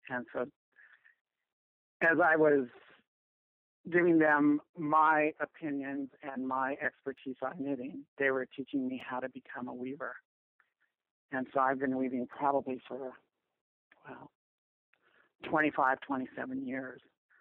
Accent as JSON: {"language": "English", "region": "Colorado", "country": "United States", "tie": "born or raised there", "also_born_or_lived": "Albuquerque", "moved": "as an adult", "said": "Prior to that, I was born and raised in Colorado and went to school in Colorado as well. So after graduation from college, I moved to Santa Fe and then on to Albuquerque"}